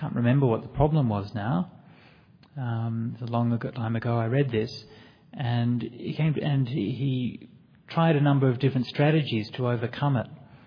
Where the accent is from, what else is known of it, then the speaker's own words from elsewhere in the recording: Perth, Western Australia, Australia; I grew up in Perth and went to university. I went to a number of different schools, but I did high school at Aquinas College.